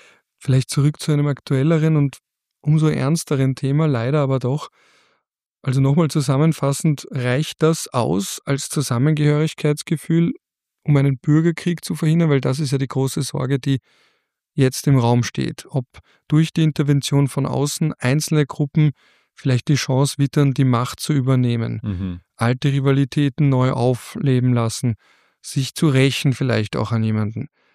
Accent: Austria; weil ich als Österreicher mir denke, das kenne ich irgendwoher.

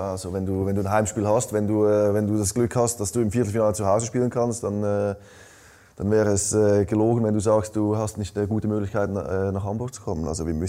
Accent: Switzerland; accent: Swiss German; Ja, ich sag's mit meinem Schweizer Dialekt.

